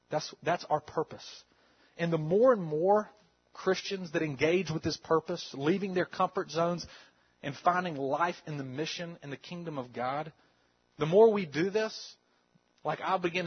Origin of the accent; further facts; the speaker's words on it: North Carolina, United States; I'm so from North Carolina. It's not even funny.